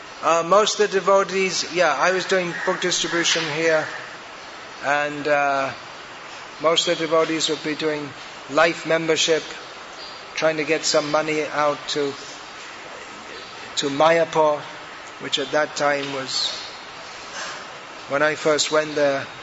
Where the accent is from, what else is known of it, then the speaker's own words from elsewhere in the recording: United Kingdom; this war between Britain and Argentina, because I was from Britain, he's from Argentina.